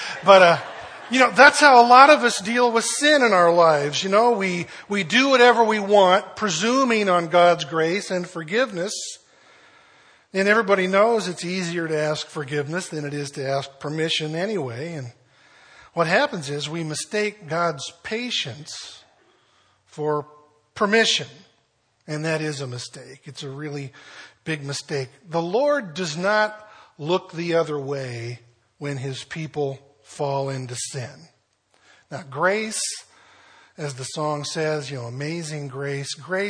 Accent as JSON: {"language": "English", "town": "Vancouver", "region": "British Columbia", "country": "Canada", "tie": "born or raised there", "said": "I grew up in Vancouver. Most of you know that. We moved to Vancouver when I was in kindergarten. I was about that age."}